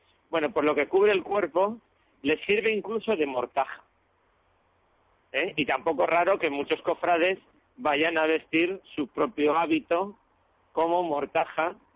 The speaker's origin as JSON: {"language": "Spanish", "town": "Valladolid", "region": "Castile and León", "country": "Spain", "said": "yo procedo de Valladolid"}